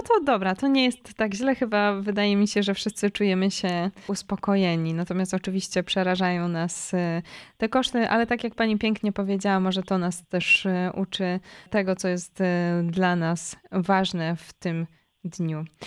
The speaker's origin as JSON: {"language": "Polish", "region": "Subcarpathian Voivodeship", "country": "Poland", "said": "Ja pochodzę z Podkarpacia, także myślę, że tam ten trend wciąż się utrzymuje."}